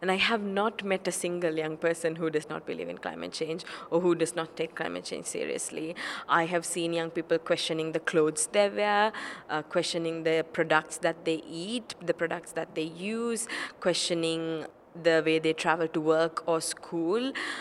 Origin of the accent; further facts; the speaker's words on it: Sri Lanka; So I'm from Sri Lanka. Growing up, of course, I have seen many impacts of climate change.